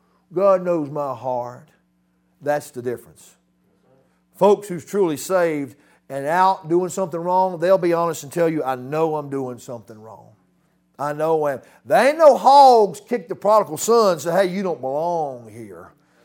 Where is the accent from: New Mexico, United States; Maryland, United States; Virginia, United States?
Virginia, United States; Arlington; born there; Well, it says I was born in Arlington Hospital, May the 14th, 1964, there in Virginia.